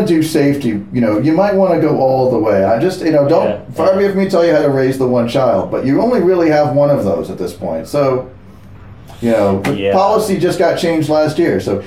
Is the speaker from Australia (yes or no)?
no; New Hampshire, United States; I grew up in New Hampshire.